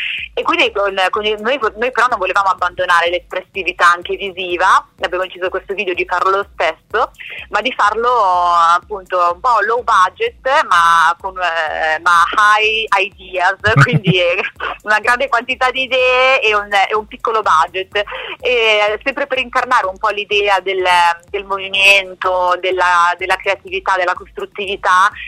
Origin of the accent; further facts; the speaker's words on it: Lombardy, Italy; born there; poi essendo lombarda di nascita, insomma, non mi spaventa né la nebbia né l'umidità.